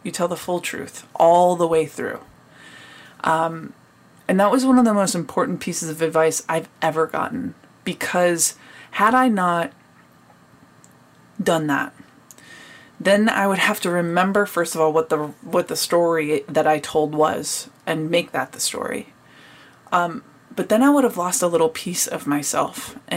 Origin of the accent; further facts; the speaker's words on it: United States; Being an American, I didn't grow up watching men's soccer.